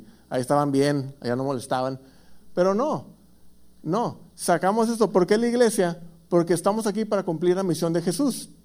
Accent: Tijuana, Baja California, Mexico; Soy de Tijuana, así es que denme un poquito de amor.

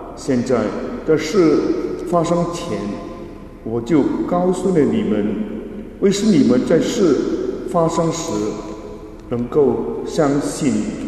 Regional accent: Hong Kong; born there; 我相信其中一部分是因为我出生的时候刚是日本人占领香港，我在我的妈妈的肚里面

